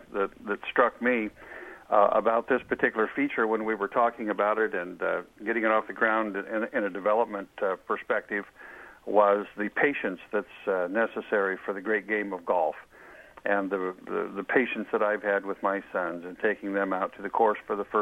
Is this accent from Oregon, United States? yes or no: yes; Oregon, United States; I know anytime I visit my hometown down in Oregon, I oftentimes go visit our relatives' graves